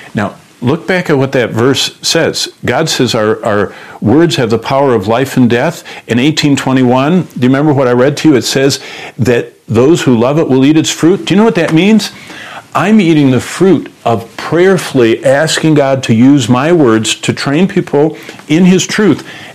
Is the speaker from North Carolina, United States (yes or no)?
no; Michigan, United States; Now, growing up in Michigan as a young man, every year the ground was just filled with leaves in the fall.